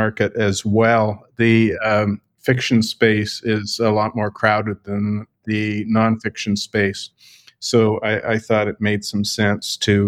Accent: Edmonton, Alberta, Canada; But I grew up in Edmonton, Canada, where there weren't a lot of publishing companies.

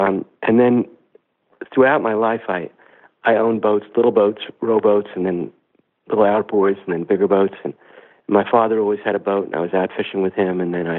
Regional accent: Long Island, New York, United States; and I grew up on Long Island

